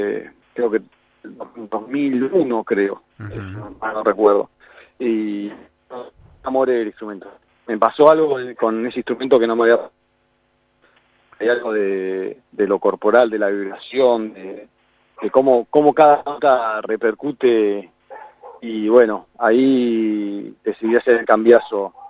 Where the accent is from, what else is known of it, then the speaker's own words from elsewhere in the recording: Pinamar, Buenos Aires Province, Argentina; moved away; yo cuando me fui de Pinamar a estudiar a Buenos Aires música